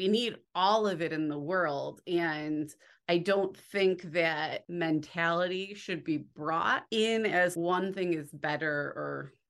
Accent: Midwest, United States; When growing up in the Midwest, there aren't at your fingertips all so many jobs in the arts that you're aware of.

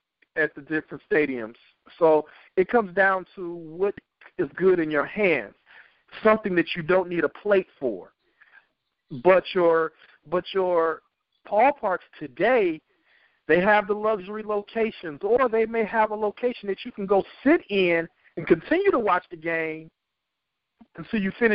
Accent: Chicago, Illinois, United States; I'm glad that I'm from Chicago and I go to events in Chicago

